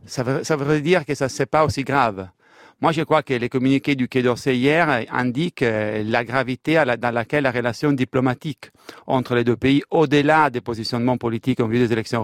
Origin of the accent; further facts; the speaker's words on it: Italy; en tant qu'Italien, parce que je vois très mal servi les intérêts de mon pays par ces gouvernements